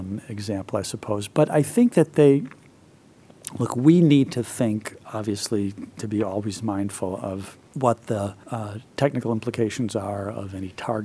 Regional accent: Chicago, Illinois, United States; now in Washington, United States; We met in Chicago for one visit instead of Washington, because my hometown, he had taken me to his hometown in Tianjin.

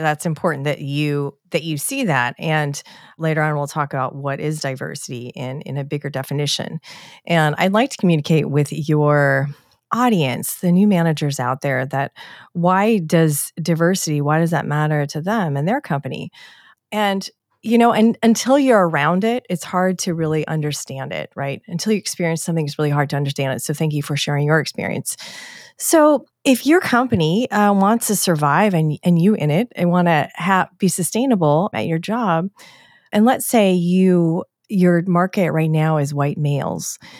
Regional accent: Seattle, Washington, United States; Well, I grew up in Seattle. I'm a Seattleite. I am also Japanese, Chinese, and Swedish, fourth generation in America.

